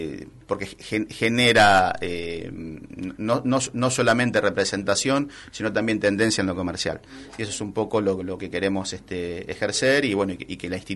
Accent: Argentina; somos el comerciante argentino, es un eterno optimista

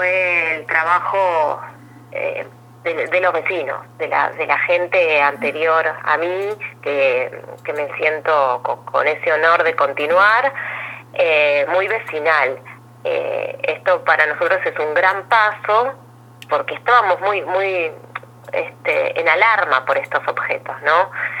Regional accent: Ostende, Buenos Aires Province, Argentina; Después puedo contar dónde vivía antes, pero yo primero digo que soy de Ostende.

